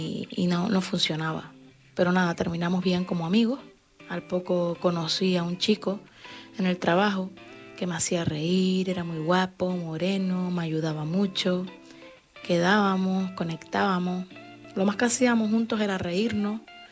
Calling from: Las Palmas, Canary Islands, Spain; soy de Las Palmas … ahora tengo 38 años

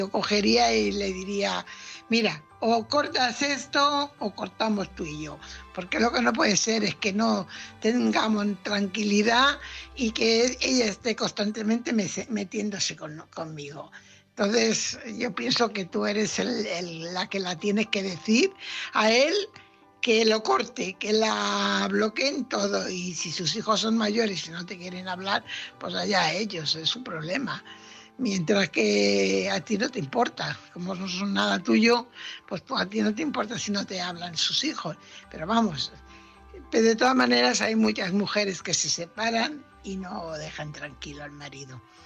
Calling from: Fuenlabrada, Community of Madrid, Spain; corresponsal de Fuenlabrada.

